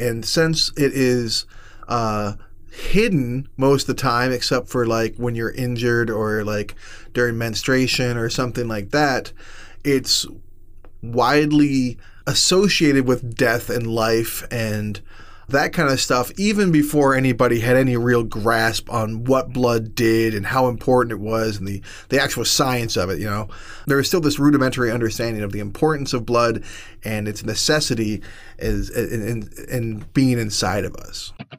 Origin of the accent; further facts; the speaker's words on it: Midwest, United States; But I'm a Midwesterner, so it's like in my bones, we say hello to people.